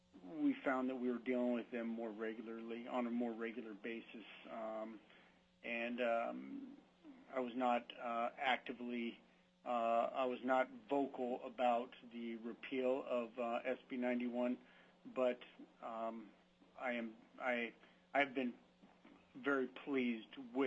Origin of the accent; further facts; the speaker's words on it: Kodiak, Alaska, United States; I grew up in Kodiak. I have been fortunate enough to live interior Alaska, southeast Alaska, south central Alaska, and after 24 years, I graduated from Kodiak in 1992, bounced around the state